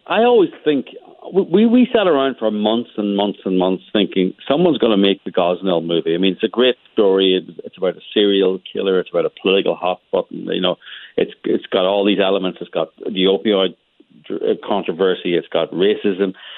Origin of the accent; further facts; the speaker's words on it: Northern Ireland, United Kingdom; And I'm from Northern Ireland.